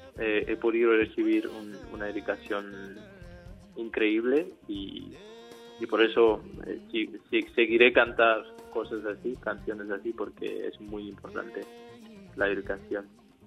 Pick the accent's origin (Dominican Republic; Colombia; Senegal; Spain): Senegal; also born or lived in Gambia; Sí, nací en Gambia, pero crecí en Senegal. O sea, soy senegalés.